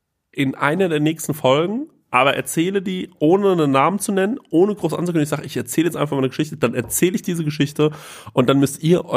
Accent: Frankfurt, Hesse, Germany; als Frankfurter.

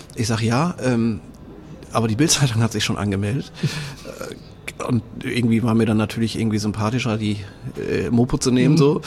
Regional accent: Oldenburg, Lower Saxony, Germany; Ich bin aus dem schönen Oldenburg, in Oldenburg, also nicht das, was hier in Schleswig-Holstein ist

